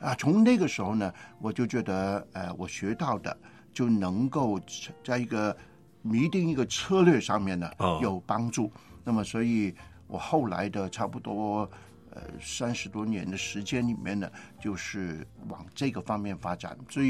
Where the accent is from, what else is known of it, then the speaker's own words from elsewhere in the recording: Hong Kong; Chinese is a second language; 那我是在香港长大，一句普通话都不会讲